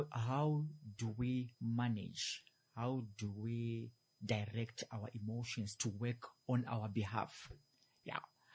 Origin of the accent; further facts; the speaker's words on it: Zimbabwe; moved away as an adult; now in Namibia; I'm from Zimbabwe.